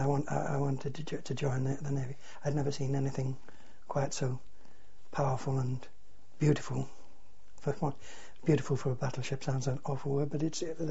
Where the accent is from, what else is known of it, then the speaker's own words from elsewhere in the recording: Redcar, North East England, United Kingdom; born there; I was born in Redcar in Yorkshire